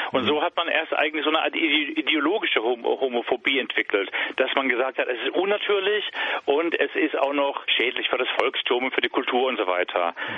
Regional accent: Germany; Ich bin Deutscher und ich bin Islamwissenschaftler.

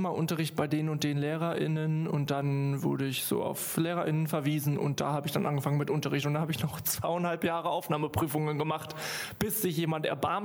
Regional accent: Bocholt, North Rhine-Westphalia, Germany; Als ich jünger war, so in der Pubertät, gab es so eine Musical, AG-Musical-Verein bei uns in Bocholt.

